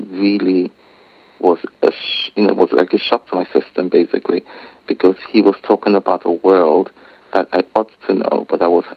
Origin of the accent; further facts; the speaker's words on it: Lagos, Nigeria; I was born in the mid-70s and to a family of all boys. I'm second. And I grew up basically in Lagos.